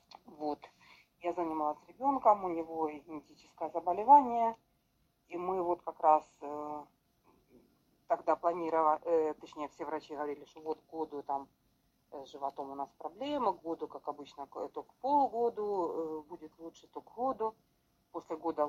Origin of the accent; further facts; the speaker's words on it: Sverdlovsk, Luhansk Oblast, Ukraine; Мы из Сверодловска. Это Луганская область.